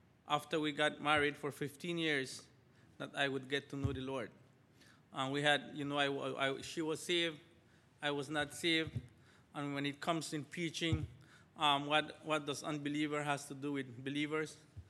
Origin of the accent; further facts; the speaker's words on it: Belize; accent: Spanish; first language Spanish; English is a second language; I'm from Belize. I hope you understand my English. And I'll please forgive me if my Spanglish comes out. I have a Spanish accent now and again. It comes up, reminds me that I speak Spanish